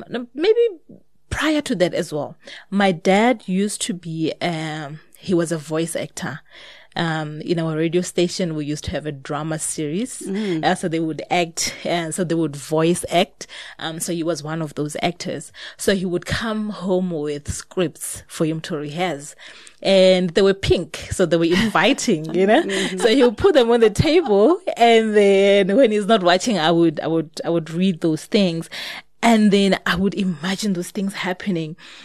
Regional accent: Limpopo, South Africa; I come from Venda. I don't know anyone who have published.

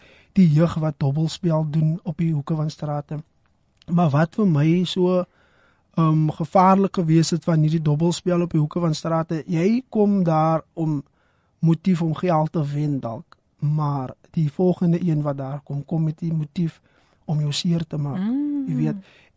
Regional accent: Western Cape, South Africa; soos ek groot geword het in Verhullepark, jy weet, en ek dink reg oor die Skaap, die Kaapse Skiereiland

